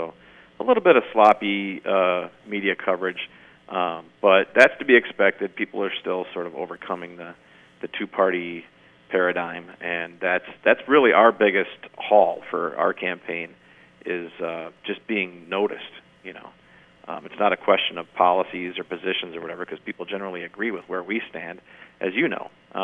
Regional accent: Beloit, Wisconsin, United States; I grew up in Beloit.

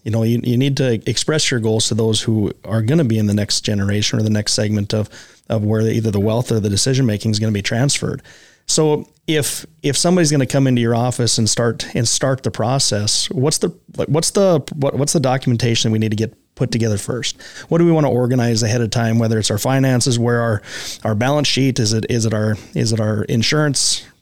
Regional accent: North Dakota, United States; we're from Bowman County.

